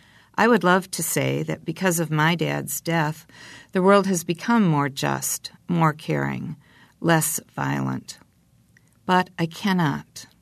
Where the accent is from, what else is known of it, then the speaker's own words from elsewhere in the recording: Milwaukee, Wisconsin, United States; In my hometown, Milwaukee, 11 children have died from gunshot wounds in 2014.